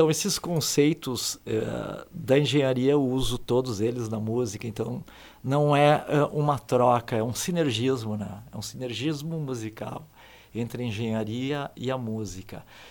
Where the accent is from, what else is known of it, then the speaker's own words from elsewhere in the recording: Espumoso, Rio Grande do Sul, Brazil; Que eu sou daqui e gosto muito daqui, amo aqui. Então, eu vou levar o nome de Espumoso para todo mundo.